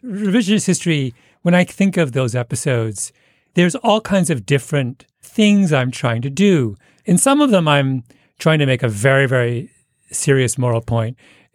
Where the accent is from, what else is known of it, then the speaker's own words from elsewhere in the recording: Canada; Speaking as a Canadian, what Canada, like a number of other small countries, have always done is put a fence around their cultural industries.